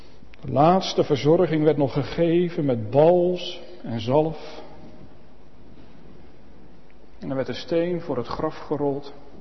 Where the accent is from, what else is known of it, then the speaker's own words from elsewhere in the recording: Gelderland, Netherlands; Maar op de Veluwe waar ik opgegroeid ben had je dat vroeger ook, het aanzeggen.